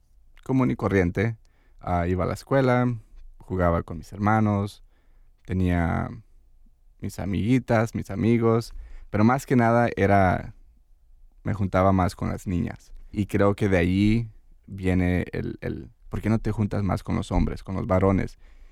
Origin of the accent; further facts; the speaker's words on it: Los Angeles, California, United States; yo soy gringo nopalero, yo soy hecho en México y nacido aquí en Los Ángeles, California, pero mis papás son de Los Altos de Jalisco.